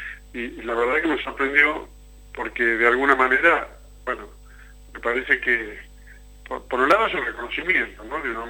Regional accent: Salta, Argentina; como yo somos salteños

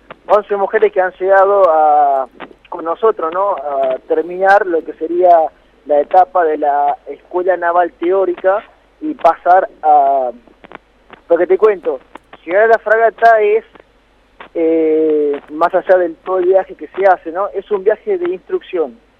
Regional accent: Perico, Jujuy, Argentina; Yo soy de Perico

